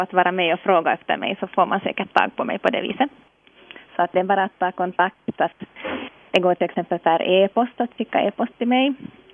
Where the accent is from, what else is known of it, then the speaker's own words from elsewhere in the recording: Ekenäs, Uusimaa, Finland; Jag har gått skolan i Ekenäs